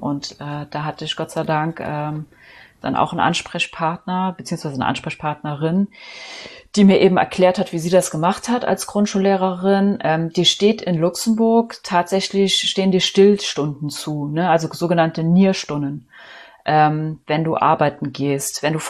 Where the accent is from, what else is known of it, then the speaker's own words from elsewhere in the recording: Saarburg, Rhineland-Palatinate, Germany; born there; Ich bin halt hier geboren in Saarburg, studiert in Trier, ich wohne da nicht weit weg von.